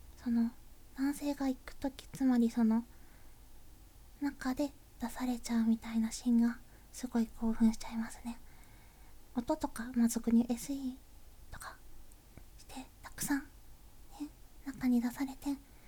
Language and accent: Japanese; Kansai, Japan; 生まれも育ちも関西ですね。一人暮らしを経験したことがあるんですけど、それでも関西から離れることはなかったので、ずっと関西の方に入り浸っております。